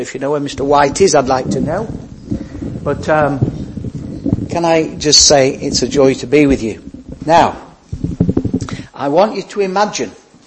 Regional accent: Nelson, North West England, United Kingdom; born there; now in Southport, United Kingdom; I do live in Southport, but I was born in Nelson, which is over the hill there.

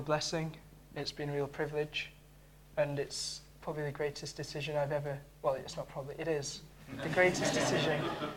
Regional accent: Bolton, North West England, United Kingdom; I'm from Bolton.

